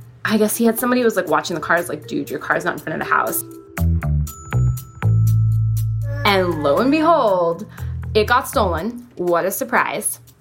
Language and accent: English; Washington, United States; I'm from Washington State, but he's actually from Hawaii.